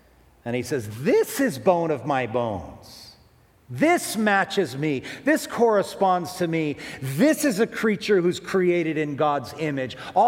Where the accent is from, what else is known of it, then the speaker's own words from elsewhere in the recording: Wahiawa, Hawaii, United States; born there; I was born in Wahiwa Hospital. Not a very glamorous place, but I remember my birth certificate, 8:38 p.m., November 26th, 1971.